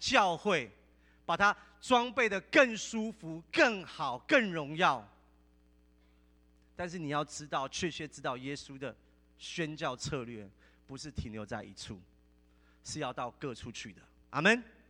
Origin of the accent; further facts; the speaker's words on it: Taiwan; 也就是说我从台湾来的，我跟台湾人传福音叫做同文化。